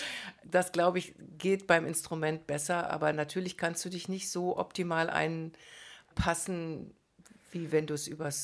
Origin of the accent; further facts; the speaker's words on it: Braunschweig, Lower Saxony, Germany; Ich komme aus Braunschweig, aus dem ehemaligen Zonenrandgebiet.